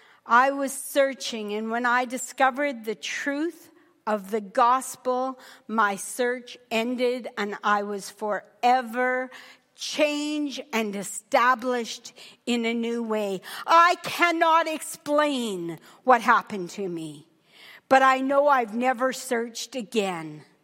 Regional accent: Wolseley, Saskatchewan, Canada; I grew up in Wolseley, Saskatchewan, attending the United Church of Canada.

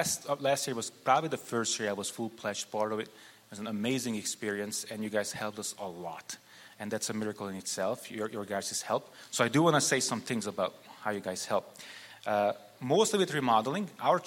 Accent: Hungary; English is a second language; now in United States; I'm originally Hungarian, born and raised in Hungary. I came over to the States 2010. I had a drastic conversion experience in 2012. Didn't grow up as a Christian.

